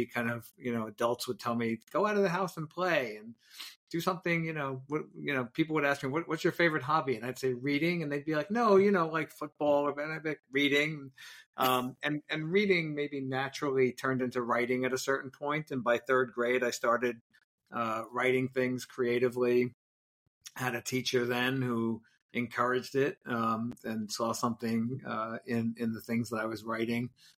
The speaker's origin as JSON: {"language": "English", "town": "Brooklyn", "region": "New York", "country": "United States", "tie": "born or raised there", "said": "I grew up in Brooklyn in at a time when in a very Italian mob-controlled neighborhood."}